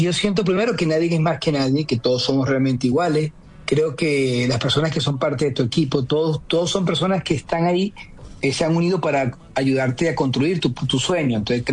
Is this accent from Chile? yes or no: yes; Chile; accent: Chilean; nadie creía en mí, con un acento chileno, viniendo de ahí, donde yo era conocido en mi país.